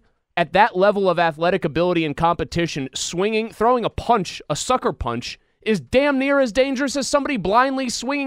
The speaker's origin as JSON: {"language": "English", "town": "Kitchener", "region": "Ontario", "country": "Canada", "tie": "born or raised there", "said": "You know, I grew up in Kitchener."}